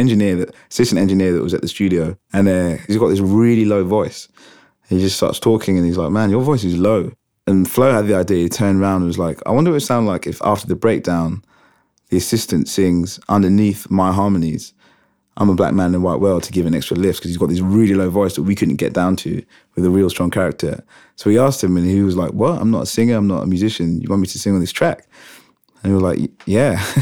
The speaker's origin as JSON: {"language": "English", "region": "London", "country": "United Kingdom", "tie": "born or raised there", "said": "I grew up in Muswell Hill in North London in the middle class area."}